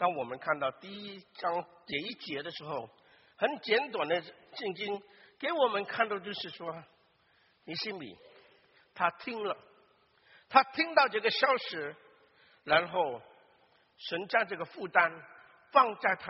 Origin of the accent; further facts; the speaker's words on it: China; now in United States; 弟兄姐妹，我们很多都是从国内过来的